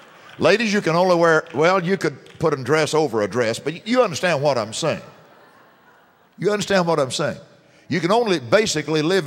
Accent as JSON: {"language": "English", "country": "United States", "said": "let me tell you something, that I'm an American, so I'll put myself in the circle."}